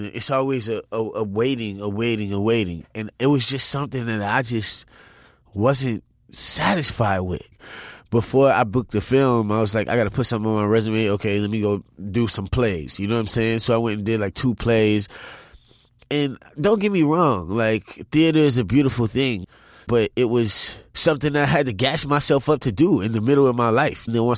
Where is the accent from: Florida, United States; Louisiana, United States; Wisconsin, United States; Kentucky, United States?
Louisiana, United States; New Orleans; I'm from New Orleans. I didn't see super huge oysters.